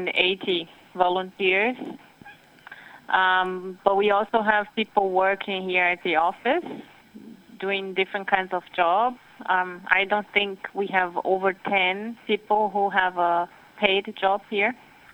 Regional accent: Brazil; now in Switzerland; I am from Brazil. I've been living in Switzerland for 10 years now.

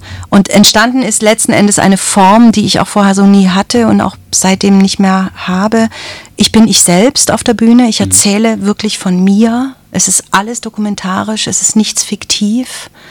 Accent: East Germany, Germany; also born or lived in Berlin; mit meiner Vergangenheit in der DDR, mit meiner Kindheit in der DDR, mit meiner Fluchterfahrung über die grüne Grenze in Ungarn nach dann Westdeutschland, also über Österreich.

